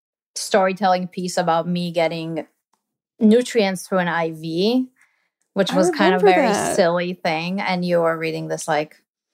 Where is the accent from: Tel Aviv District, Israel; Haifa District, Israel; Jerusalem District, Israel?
Tel Aviv District, Israel; Tel Aviv; moved away as an adult; So I was born in Tel Aviv, Israel. I grew up there. You know, I didn't grow up in the city so much. It was kind of a neighborhood sort of on the outskirts of the city. So it was a little suburban, basically.